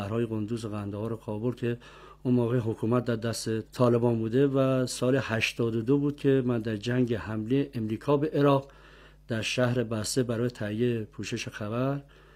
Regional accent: Iran; من تنها ایرانی هستم

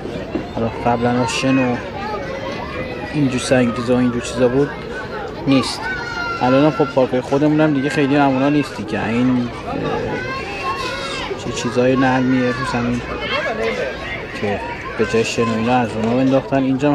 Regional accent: Yazd, Iran; چون ما هم یزدی هستیم

